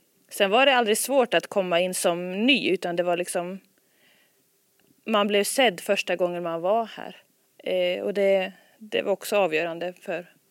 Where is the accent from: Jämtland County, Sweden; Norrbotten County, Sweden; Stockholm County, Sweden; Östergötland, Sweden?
Jämtland County, Sweden; Östersund; born there; also born or lived in Vilhelmina; Jag föddes i Östersund. Flyttade sen år ner till Jo där vi bodde i 12-13 år. Och sen flyttade vi upp till Vilhelmina som ligger långt, långt upp.